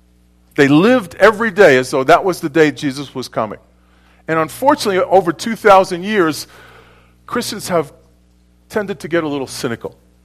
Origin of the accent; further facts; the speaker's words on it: New York, United States; I'm from New York. I'm cynical. New Yorkers are cynical.